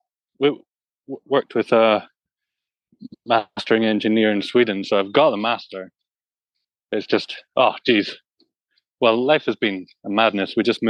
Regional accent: Glasgow, Scotland, United Kingdom; I'm from Glasgow, kind of grew up playing around Glasgow. I'm a drummer.

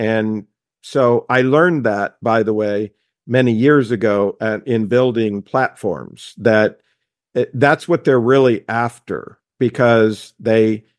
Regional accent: Indiana, United States; when I did go to college, I went to Indiana University and I grew up in Indiana.

